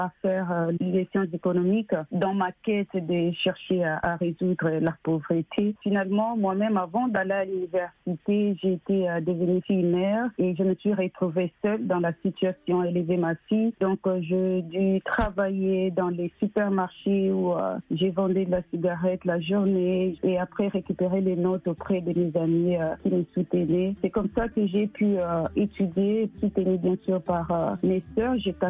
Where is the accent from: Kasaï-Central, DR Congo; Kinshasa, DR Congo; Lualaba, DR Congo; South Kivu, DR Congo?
Kinshasa, DR Congo; je suis née et grandie à Kinshasa, la capitale de la République démocratique du Congo. J'ai étudié là-bas à l'université de Kinshasa où j'ai fait les sciences économiques.